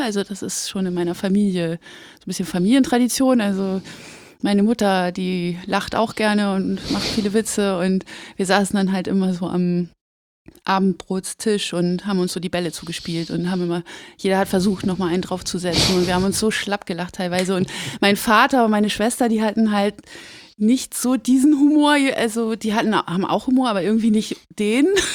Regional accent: Hamburg, Germany; Ich bin in Hamburg geboren.

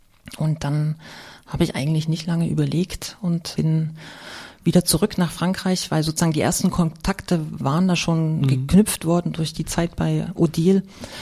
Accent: Leipzig, Saxony, Germany; Tatsächlich bin ich in Leipzig aufgewachsen, also ich komme aus Leipzig-Grünau, also den Leipzigern ist es ein Begriff, das ist so ein klassisches Plattenbaugebiet, wie man es im Osten findet, ne?

